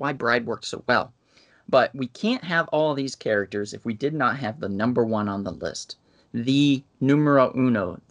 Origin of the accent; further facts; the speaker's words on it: Ohio, United States; me being where I was raised in Ohio, the drive-in theater was amazing, an amazing time.